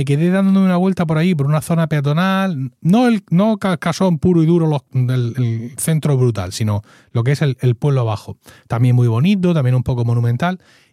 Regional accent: Blanca, Region of Murcia, Spain; recuerdo una noche en Blanca, en mi pueblo, una noche de agosto

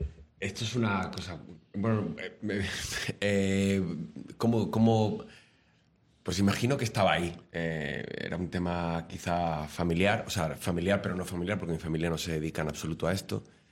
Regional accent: Cáceres, Extremadura, Spain; yo soy de Cáceres, nací allí

